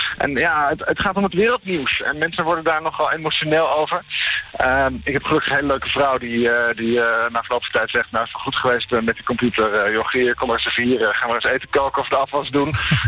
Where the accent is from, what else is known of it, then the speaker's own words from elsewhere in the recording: Netherlands; Ik ben een Nederlander en ik woon dan weer hier, dan weer daar.